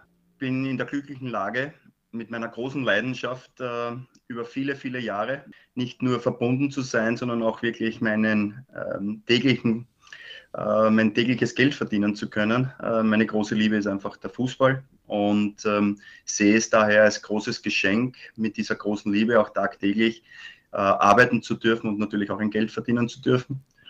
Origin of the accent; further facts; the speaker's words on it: Graz, Styria, Austria; Also ich bin ja Grazer und war von klein auf natürlich bekennender Sturm Graz-Fan.